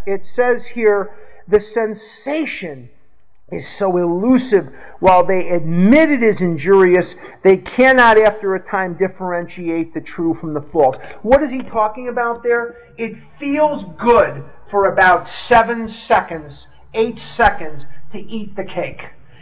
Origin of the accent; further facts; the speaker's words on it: Chicago, Illinois, United States; Now, I'm born and raised in Chicago, where the Shedd Aquarium is. I'm born and raised there, and I love the taste.